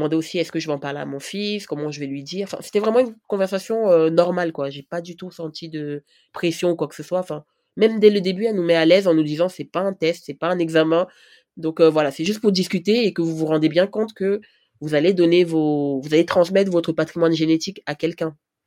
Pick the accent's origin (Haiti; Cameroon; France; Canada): Cameroon; et moi, je suis camerounaise, ouais.